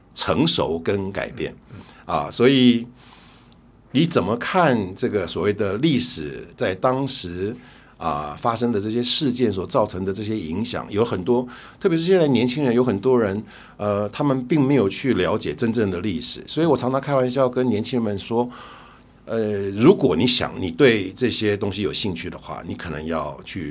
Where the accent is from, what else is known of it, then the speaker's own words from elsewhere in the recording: Taiwan; 我们在台湾有很多人并不知道